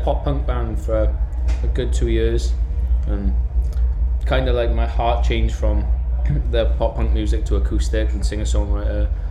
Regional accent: Blackwood, Wales, United Kingdom; We are from Blackwood, but it's not local. It's in Surrey.

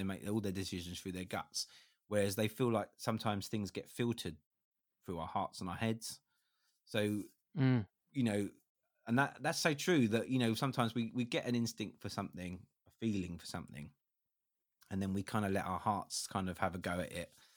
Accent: South East England, United Kingdom; My hometown, a bit like the first song, I live on the coast in Sussex, and it's incredibly windy here.

